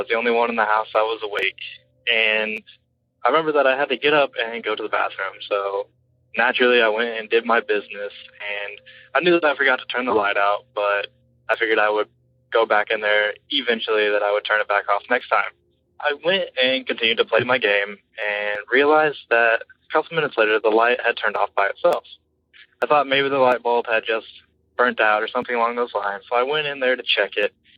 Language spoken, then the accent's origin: English; Springfield, Missouri, United States; I am from Springfield, Missouri. I have one story for you from when I was younger, about 12 years ago. I grew up in the country, outside of Springfield